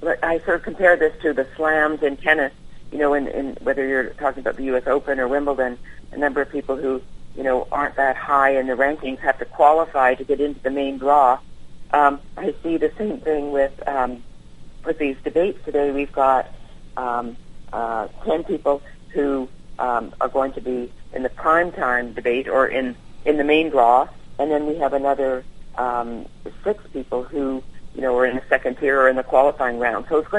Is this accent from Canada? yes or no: yes; Canada; But really, I'm Canadian. I grew up under Medicare for All.